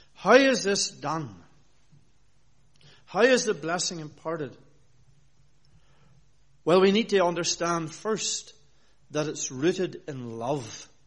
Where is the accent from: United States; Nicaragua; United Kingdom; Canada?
United Kingdom; Northern Ireland; That's the environment that I grew up in Northern Ireland, in the Reformed Presbyterian Church there.